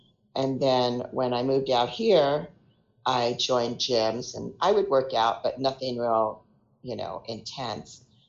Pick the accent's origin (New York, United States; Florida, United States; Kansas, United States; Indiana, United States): New York, United States; now in California, United States; Okay, well, I am originally from New York. I've been out in California for the last 42 years. I am 62 years old.